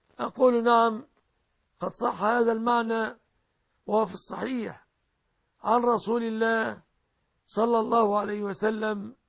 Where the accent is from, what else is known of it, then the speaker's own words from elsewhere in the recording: Egypt; أن يحفظ بلادنا مصر